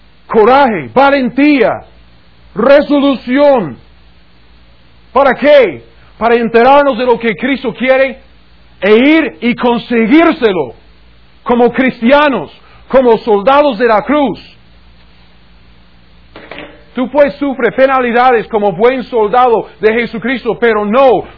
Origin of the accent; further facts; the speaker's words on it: Missouri, United States; Spanish is a second language; Yo soy un gringo del estado de Missouri.